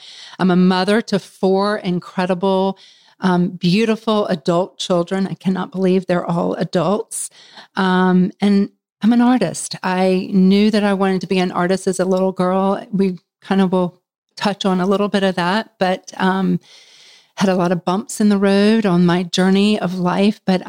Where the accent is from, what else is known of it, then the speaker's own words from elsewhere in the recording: Charlotte, North Carolina, United States; from Charlotte, North Carolina.